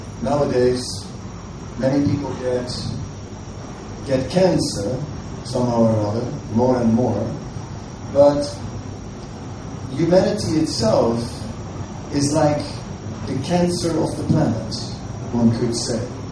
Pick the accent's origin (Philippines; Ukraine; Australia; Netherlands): Netherlands; I'm from the Netherlands. It is a country, we have a lot to do with water and boats